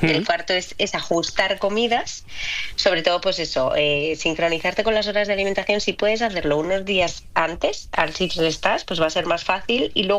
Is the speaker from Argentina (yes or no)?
no; Spain; así somos los españoles